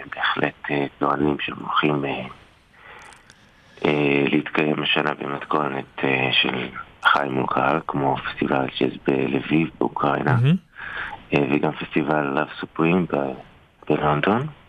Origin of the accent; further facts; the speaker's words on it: Jaffa, Tel Aviv District, Israel; אז אני נולדתי בתל אביב, גדלתי ביפו. אני נולדתי למשפחה מוזיקאית, אבא שלי הוא מוזיקאי, הדודים שלי מוזיקאים, אח שלי גדל אז מוזיקאי כמוני, ככה גם כמה בני דודים שלי.